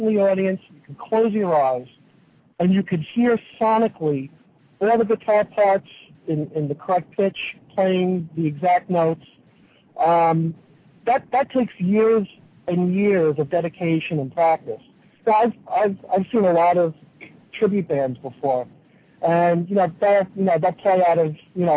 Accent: New York, United States; accent: New York; And excuse my New York accent, but I am from New York.

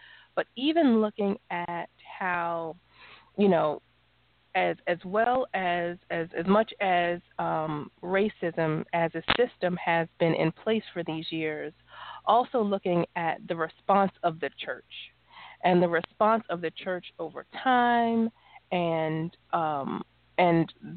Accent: New York, United States; also born or lived in Las Vegas; I grew up in New York. I went to like a private school for a long time. Then I moved to Las Vegas.

